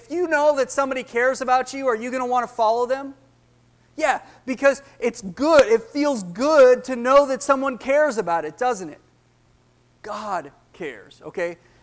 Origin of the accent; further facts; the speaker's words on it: Canada; I'm Canadian, right? I played hockey. You know, obviously there's a lot of snow there